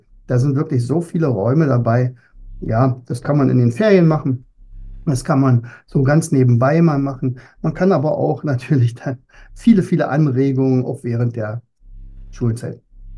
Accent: East Germany, Germany; Ich komme aus der DDR.

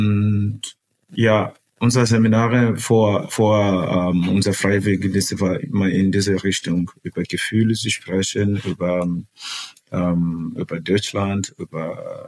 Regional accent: Mozambique; German is a second language; Okay, also … ich komme aus Mosambik und ich habe meinen Freiwilligendienst in Deutschland gemacht, in Leipzig, seit 2021 bis 2022.

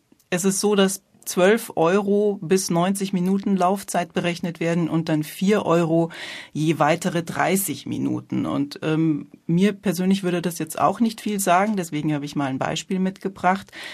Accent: Munich, Bavaria, Germany; Ich komme aus München. Zumindest an Jahren bin ich nicht mehr ganz so jung, habe jetzt auch schon eine 5 vorne dran stehen

